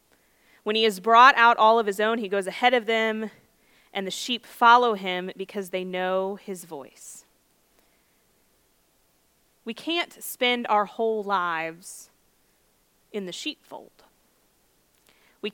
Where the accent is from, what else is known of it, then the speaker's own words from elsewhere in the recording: Lexington, Kentucky, United States; And then the other offer was in my hometown, in Lexington, where my classroom would be my grandfather's old classroom. And so, of course, I chose to move back to my hometown.